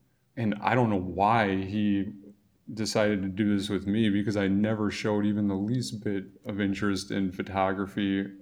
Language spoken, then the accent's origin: English; Milwaukee, Wisconsin, United States; I grew up in Milwaukee, Wisconsin. As some of you might be familiar, it's a very post-industrial town.